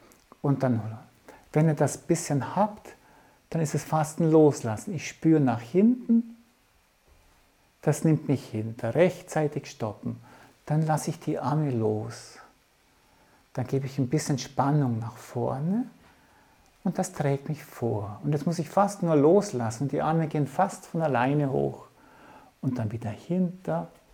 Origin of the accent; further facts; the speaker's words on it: Bavaria, Germany; Und ich komme jetzt aus dem Bayerischen, darum ist für mich das R-Sprechen, das sogenannte rollende R, recht einfach.